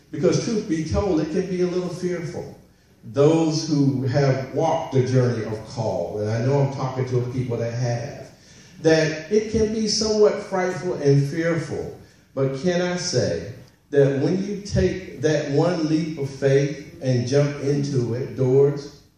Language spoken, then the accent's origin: English; North Carolina, United States; Most of you know I'm from North Carolina, rural area in North Carolina.